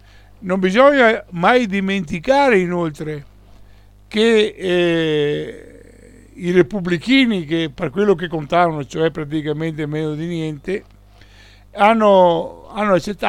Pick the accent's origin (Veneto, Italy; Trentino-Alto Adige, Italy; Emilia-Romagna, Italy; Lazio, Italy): Veneto, Italy; noi siamo pronti come veneti alla lotta